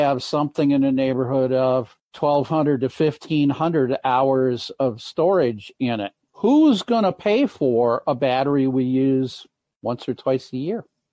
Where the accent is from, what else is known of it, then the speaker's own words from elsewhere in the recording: Michigan, United States; So in Michigan, my home state